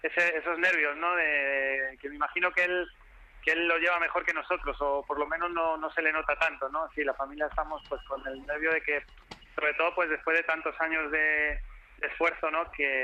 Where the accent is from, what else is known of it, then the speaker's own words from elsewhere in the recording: Alcalá de Henares, Community of Madrid, Spain; Pues mira, él empezó con 4 añitos, somos de Alcalá de Henares